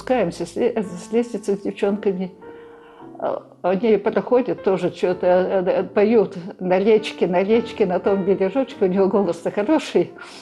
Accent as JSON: {"language": "Russian", "region": "Leningrad Oblast", "country": "Russia", "tie": "born or raised there", "said": "Я родилась в Вологодской области. Потом мы переехали в Ленинградскую область. Там жили тут. Ну, вот станция Ефимовская. Там училась. Там. А потом там тоже школу закончила"}